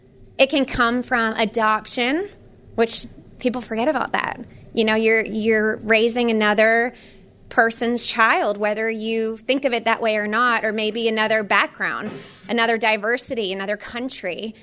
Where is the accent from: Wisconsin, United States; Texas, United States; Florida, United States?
Florida, United States; I was raised in the church. I've tried to meet as many of you coming in that door as possible, but I was born in Florida.